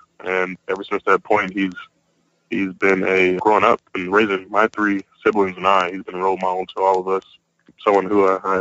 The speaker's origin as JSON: {"language": "English", "region": "Louisiana", "country": "United States", "tie": "born or raised there", "said": "So those were some of the challenges that I faced growing up in Louisiana."}